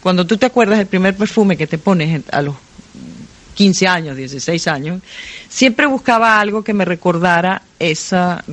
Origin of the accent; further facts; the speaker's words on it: Caracas, Capital District, Venezuela; cuando yo estaba creciendo en Venezuela, en Caracas, la ventana de mi cuarto de dormir daba a un jardín donde había una enredadera de jazmín.